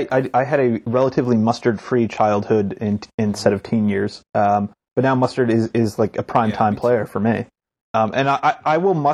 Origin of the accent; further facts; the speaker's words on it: Northeast, United States; But yeah, it's funny because we're all from the Northeast, and I feel like the Northeast is a very sandwich-centric kind of zone.